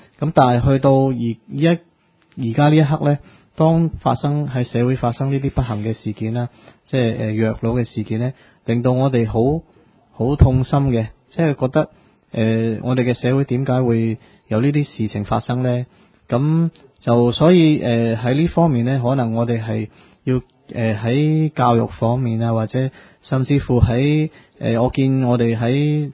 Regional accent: China; 係咪我哋中國人都成日話三歲定八十

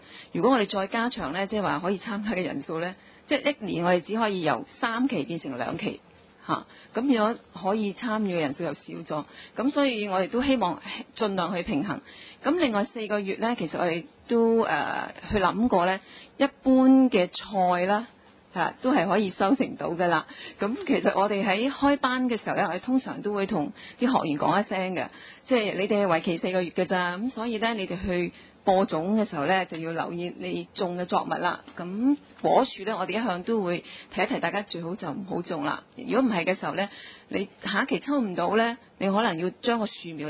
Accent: China; 我想跟我們中國人 的習慣都有些關係

